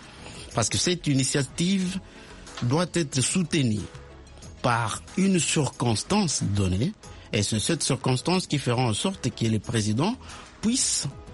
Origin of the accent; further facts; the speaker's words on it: Harrisonburg, Virginia, United States; Je viens de Virginie, oui, précisément Harrisonburg.